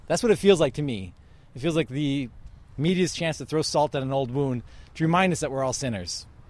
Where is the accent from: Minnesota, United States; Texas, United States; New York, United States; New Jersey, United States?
Minnesota, United States; Burnsville; I'm from Burnsville.